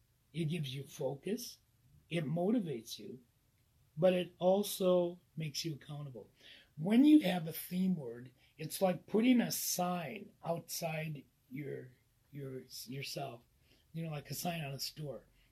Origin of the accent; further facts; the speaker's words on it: Mattawa, Washington, United States; I grew up outside of Mattawa near Park Lake, and on the property that my parents owned, there was like a pothole, what we call a pothole.